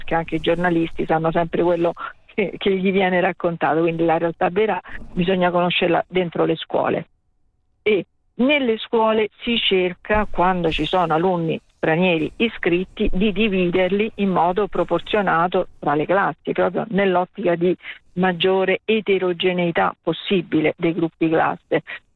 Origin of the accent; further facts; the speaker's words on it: Rome, Lazio, Italy; perché io appunto sono di Roma